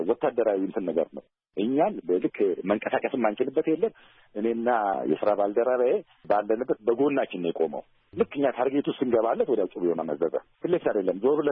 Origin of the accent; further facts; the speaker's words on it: Addis Ababa, Ethiopia; እኔ የፈረንሳይ ሊጋስን ልጅም ስለሆንኩኝ ሰፈራችን ጫካ ነው።